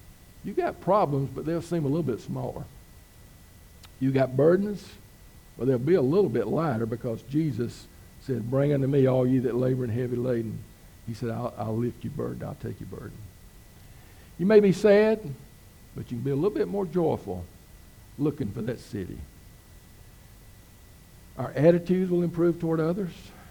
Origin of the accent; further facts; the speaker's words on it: Georgia, United States; I was born and raised in South Georgia.